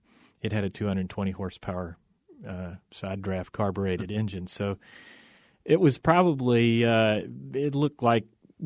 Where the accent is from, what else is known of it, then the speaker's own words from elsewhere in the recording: Raleigh, North Carolina, United States; moved away as an adult; The accent isn't local. I come from North Carolina. I moved here in 82, I think it was.